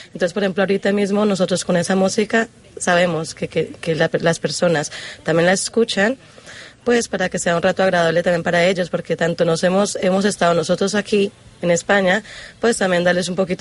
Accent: Colombia; now in Jaca, Spain; Colombia.

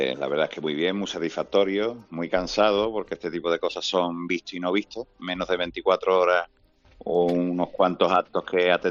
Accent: Seville, Andalusia, Spain; yo como hermano mayor, bueno, como sevillano, como cofrade

